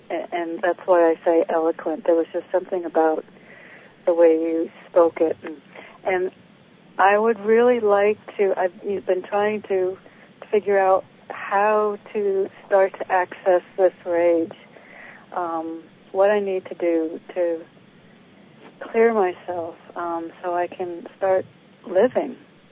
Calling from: Connecticut, United States; I'm in Connecticut

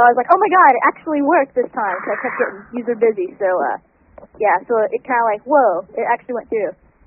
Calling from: Illinois, United States; Illinois.

